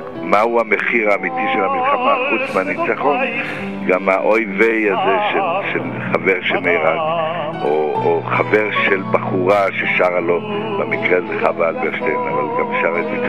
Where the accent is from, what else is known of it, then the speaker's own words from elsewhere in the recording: Jerusalem, Jerusalem District, Israel; born there; אני נולדתי בירושלים